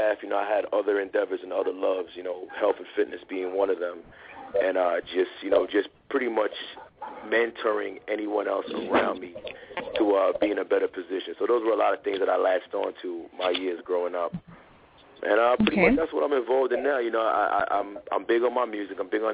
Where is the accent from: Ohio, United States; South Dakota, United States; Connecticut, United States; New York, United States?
New York, United States; New York City; I'm one of those dudes that was born and raised in New York City. So, basically, you know, music, hip hop is engraved into my soul.